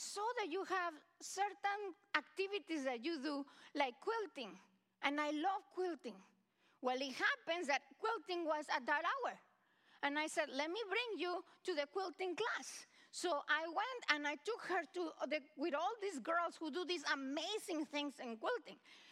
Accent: Mexico; now in United States; I came back from Mexico. I went to visit my parents, and it touched me first that while I am in Mexico, I have told you, my parents, they are in their 80s

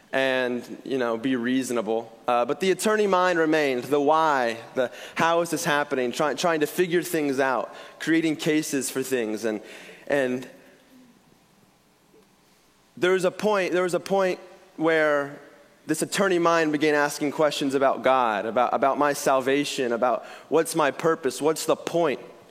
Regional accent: Texas, United States; accent: Texas; Texas accent. Is that my Texas accent?

